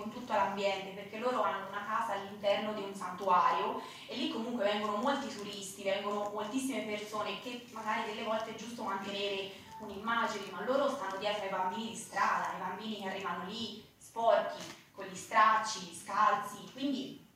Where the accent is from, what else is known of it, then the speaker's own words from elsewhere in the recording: Tuscany, Italy; Io sono toscana, sto a Empoli, provincia di Firenze